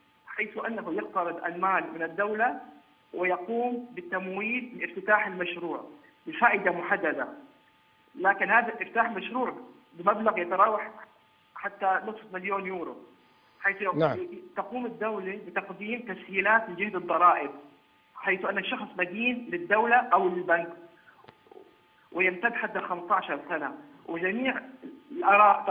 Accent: Syria; now in Germany; أنا من سوريا، الأصل من سوريا، مهجري في أوروبا.

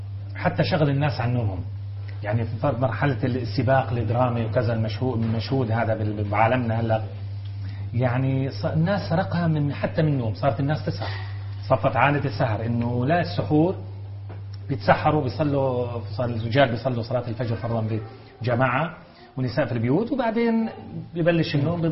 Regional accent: Syria; اللي احنا سوريين

